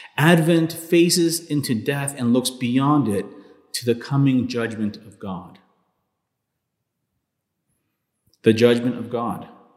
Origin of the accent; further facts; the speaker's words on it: Los Angeles, California, United States; born there; I was born in 1985 in Los Angeles, California. My family illegally immigrated to the United States, fleeing the Civil War in Guatemala.